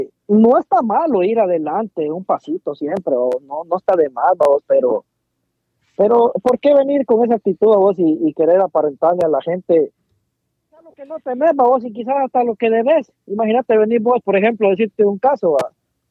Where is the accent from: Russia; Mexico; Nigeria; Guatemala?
Guatemala; si venimos de allá de Guatemala, o si sabemos las condiciones en las que estábamos allá